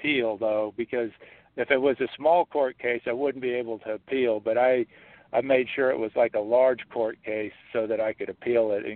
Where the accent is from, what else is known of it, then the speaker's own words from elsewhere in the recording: Kansas City, Missouri, United States; Kansas City, Missouri.